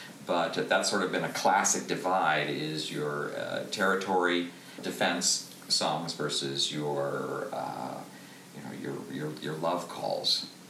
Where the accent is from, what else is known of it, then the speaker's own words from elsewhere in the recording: Wisconsin, United States; In Wisconsin.